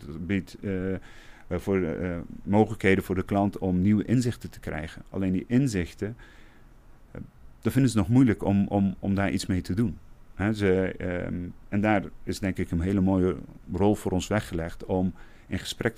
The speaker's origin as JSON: {"language": "Dutch", "town": "Arnhem", "region": "Gelderland", "country": "Netherlands", "tie": "born or raised there", "said": "Nou, ik ben zelf opgegroeid in Arnhem, in Malburgen-West. En dat was toch een wijk met sociaal-economische uitdagingen, om maar zo te zeggen."}